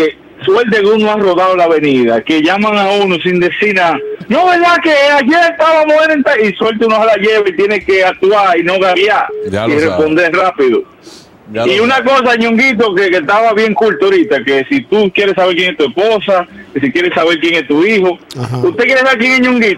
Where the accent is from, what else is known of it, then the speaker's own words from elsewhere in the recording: La Vega, Dominican Republic; el municipio que yo me crié en La Vega?